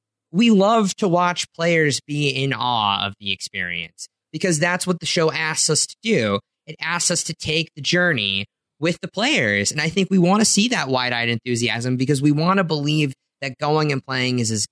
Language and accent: English; Edmond, Oklahoma, United States; Like, I grew up in Edmond, Oklahoma, which is nowhere near as remote of whatever, you know, part of Kentucky he's from.